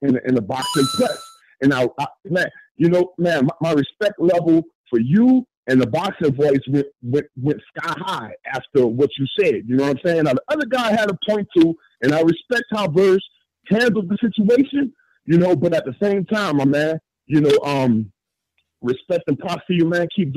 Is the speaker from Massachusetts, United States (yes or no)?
no; New Orleans, Louisiana, United States; Yeah, man … you know what I'm saying? I'm from New Orleans, you know?